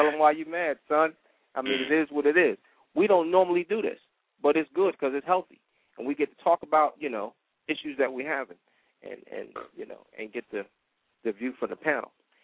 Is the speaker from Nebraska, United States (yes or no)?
no; New York, United States; I grew up in the Spanish Harlem. I should know how to speak Spanish.